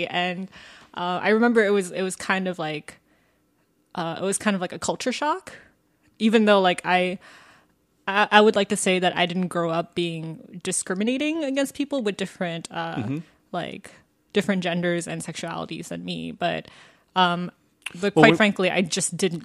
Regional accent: Georgia, United States; So, I mean, like for me, I guess I'm from Georgia, and even though I'm from Fulton County, like which is like the same county as Atlanta, pretty much.

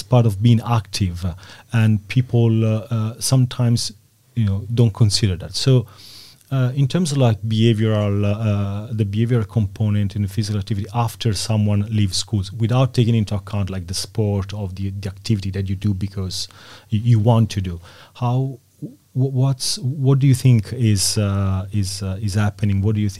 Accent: Italy; also born or lived in Dublin, Ireland; now in Denmark; Like I'm from Italy, I lived in Dublin, in Ireland, and now I'm living in Denmark.

